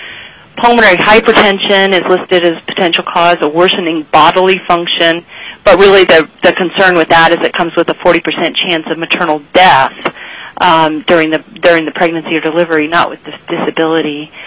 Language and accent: English; Fairbanks, Alaska, United States; I am a general OBGYN in Fairbanks, actually born and raised in Fairbanks